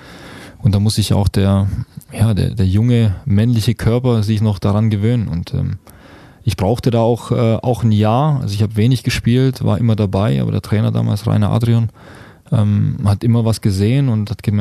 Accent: Nersingen, Bavaria, Germany; das ist gute 10 Kilometer von Ulm entfernt. Bin ich aufgewachsen, beziehungsweise in Nersingen bin ich aufgewachsen

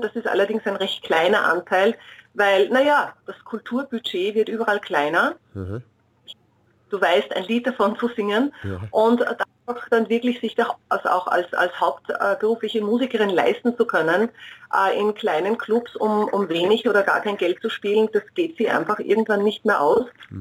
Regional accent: Upper Austria, Austria; born there; Ich bin gebürtige Oberösterreicherin.

